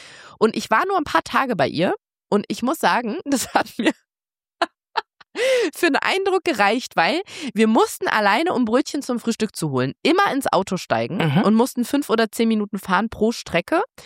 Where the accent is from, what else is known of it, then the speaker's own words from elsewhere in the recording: Berlin, Germany; ich bin ja Berlinerin, die letzte ihrer Art, also in Berlin geboren und aufgewachsen.